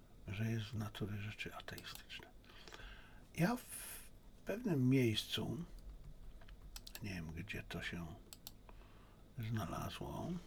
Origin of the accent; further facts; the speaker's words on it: China; jestem Chińczykiem, czuję się Chińczykiem i czuję się Polakiem